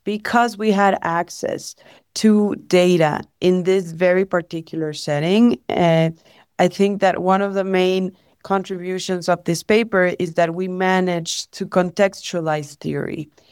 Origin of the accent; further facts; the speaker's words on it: Ecuador; now in Mexico; So I am originally from Ecuador, but I live in Mexico.